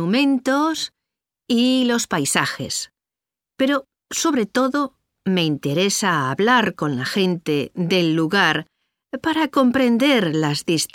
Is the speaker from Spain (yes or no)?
yes; Spain; Tengo 80 años y soy española.